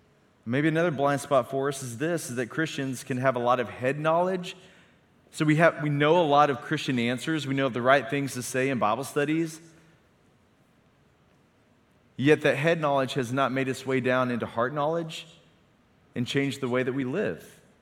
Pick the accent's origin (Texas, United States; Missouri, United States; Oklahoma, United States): Oklahoma, United States; but then I moved back to my hometown in Northeast Oklahoma.